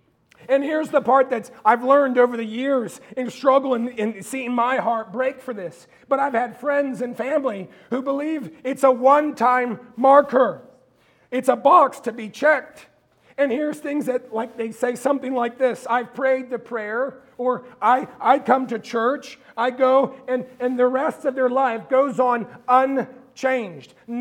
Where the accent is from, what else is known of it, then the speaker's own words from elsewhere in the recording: Bedford, Virginia, United States; Again, I grew up in Bedford, Virginia, and I worked in a factory for many years.